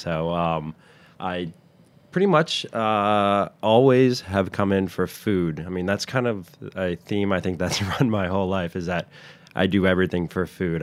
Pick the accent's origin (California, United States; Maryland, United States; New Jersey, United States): New Jersey, United States; Westwood; I grew up in Westwood, New Jersey. So right outside, about 25 minutes outside George Washington Bridge.